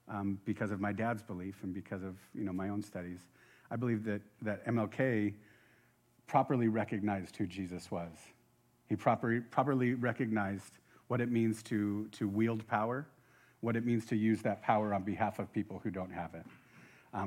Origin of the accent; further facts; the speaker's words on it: San Fernando, California, United States; I grew up in San Fernando, by the way.